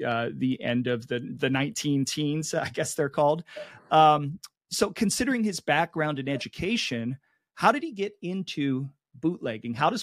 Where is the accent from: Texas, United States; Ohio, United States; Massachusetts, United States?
Ohio, United States; I'm a Midwest guy. I'm from Ohio. I'm not from Cincinnati per se. I'm a little more towards Cleveland. Love my Cleveland teams. That's in the northern part of Ohio